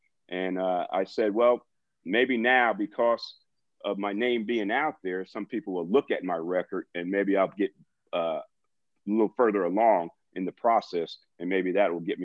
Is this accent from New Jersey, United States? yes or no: yes; New Jersey, United States; now in Tulsa, United States; I grew up in New Jersey, a Giant and Jet fan. So I wasn't a Cowboy fan, and I'm upset the Giants and Jets aren't on TV down here in Tulsa.